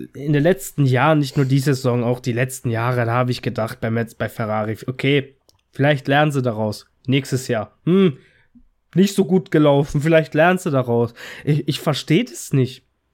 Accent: Italy; Ich meine, als Italiener ist das ja auch nicht weit hergeholt.

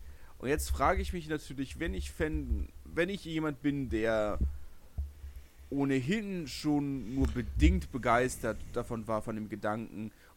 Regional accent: Berlin, Germany; Ich komme aus Lichterfelde, das ist in Südberlin.

